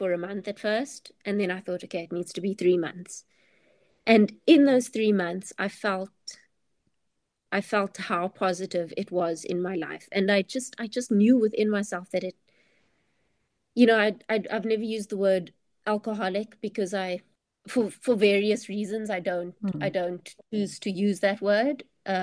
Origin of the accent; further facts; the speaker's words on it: George, Western Cape, South Africa; I'm from George, and we kind of like grew up thinking